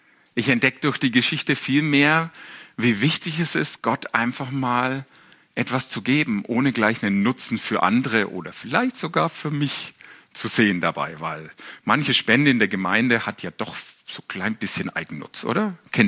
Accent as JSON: {"language": "German", "region": "Bavaria", "country": "Germany", "said": "ich bin Franke übrigens"}